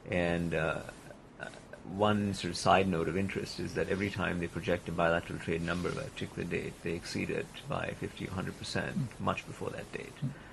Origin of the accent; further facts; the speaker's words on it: India; To me, as a child growing up in India, it was inconceivable that he would do business with China.